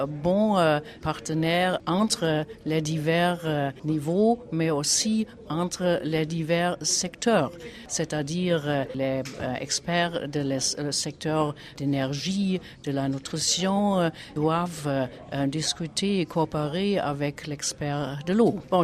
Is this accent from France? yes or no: no; Germany; je suis d'Allemagne et je suis économiste.